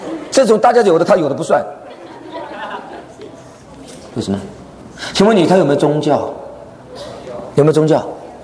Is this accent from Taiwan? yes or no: yes; Taiwan; 我从台湾来的